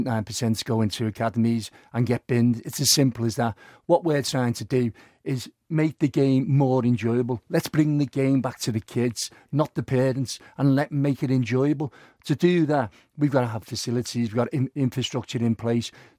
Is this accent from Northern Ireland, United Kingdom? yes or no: no; Liverpool, North West England, United Kingdom; I'm from Liverpool